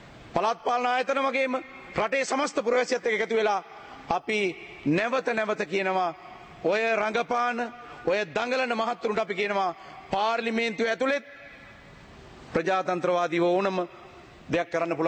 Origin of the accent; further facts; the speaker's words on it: Middeniya, Southern Province, Sri Lanka; මම මිද්දණියේ මන්ත්‍රීවරයා මම මිද්දණිය මගේ ගම